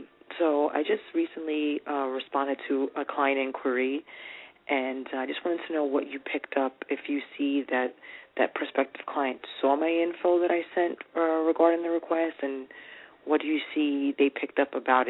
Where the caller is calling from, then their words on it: New York, United States; I'm calling from New York.